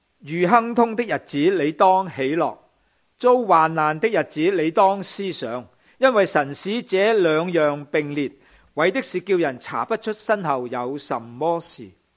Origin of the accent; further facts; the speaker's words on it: China; 我哋中国人特别中国人，我哋知道。